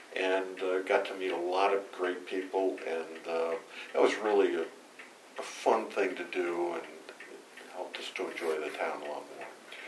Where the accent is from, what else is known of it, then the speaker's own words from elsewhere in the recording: Princeton, New Jersey, United States; born there; I was born in Princeton, New Jersey.